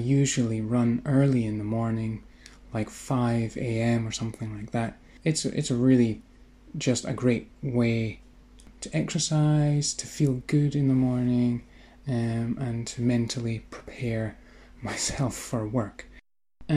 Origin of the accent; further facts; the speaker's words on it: Scotland, United Kingdom; I'm from Scotland, and so Scotland is a difficult accent